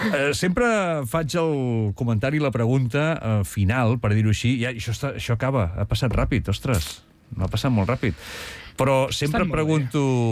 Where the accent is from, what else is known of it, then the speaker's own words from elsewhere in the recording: Sant Quintí de Mediona, Catalonia, Spain; now in Vilafranca del Penedès, Spain; que sóc de Sant Quintí, també... Ara ja estic aquí a Vilafranca fa molts anys